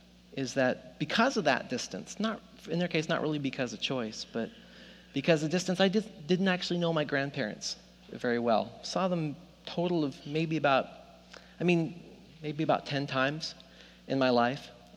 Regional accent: Nelson, British Columbia, Canada; I grew up in Nelson, B.C.

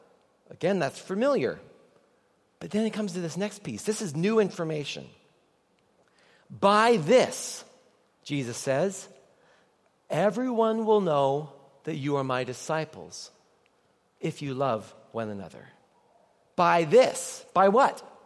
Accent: Nelson, British Columbia, Canada; I grew up in Nelson, British Columbia, and the very first church I attended was Trinity United Church of Canada in Nelson, BC.

